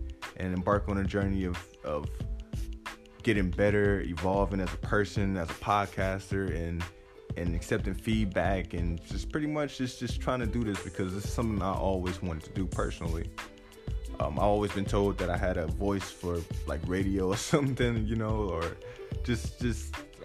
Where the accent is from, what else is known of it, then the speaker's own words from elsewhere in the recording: Oakland, California, United States; And I grew up in Oakland, California, so basketball has always been, like, big there, you know?